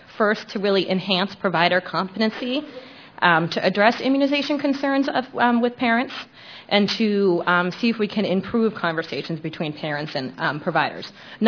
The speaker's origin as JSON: {"language": "English", "region": "Washington", "country": "United States", "said": "from Washington State."}